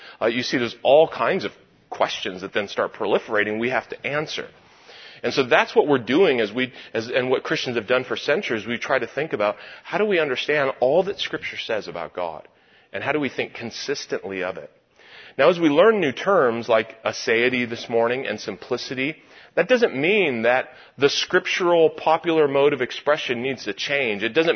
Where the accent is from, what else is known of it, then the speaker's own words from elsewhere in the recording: California, United States; what I am, I'm a man and I'm a Californian.